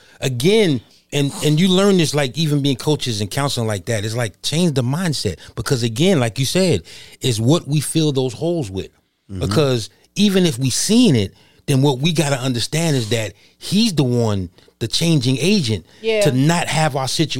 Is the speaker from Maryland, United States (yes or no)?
no; New York, United States; You know, I'm from New York, so I had to grow up fighting.